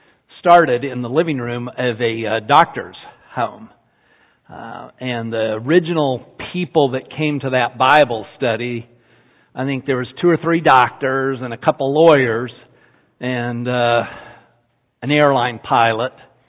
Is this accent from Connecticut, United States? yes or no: no; Utah, United States; I'm from Utah, and, you know, grown up in Utah